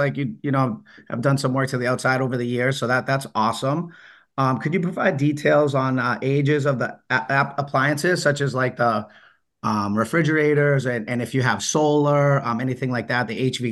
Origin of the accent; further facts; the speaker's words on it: Watertown, Massachusetts, United States; You wouldn't imagine this, but I actually am from Boston, Massachusetts.